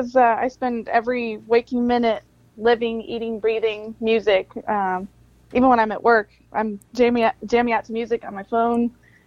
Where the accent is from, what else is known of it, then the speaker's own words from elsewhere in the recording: Texas, United States; also born or lived in Anchorage; But I mean, I grew up around New Braunfels, Bernie, Comfort, just all around the Texas Hill Country.